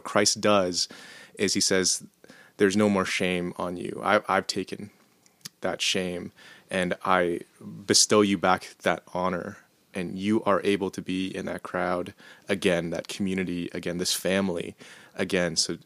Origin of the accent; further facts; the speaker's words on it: Canada; sometimes people think being Canadian, oh yeah, multiculturalism, you know, we're already there.